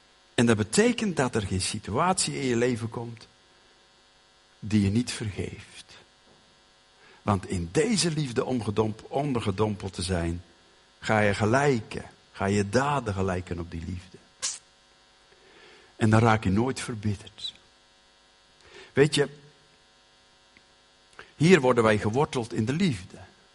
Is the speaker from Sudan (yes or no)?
no; Genk, Flanders, Belgium; Ik kwam van Genk, was 23 jaar.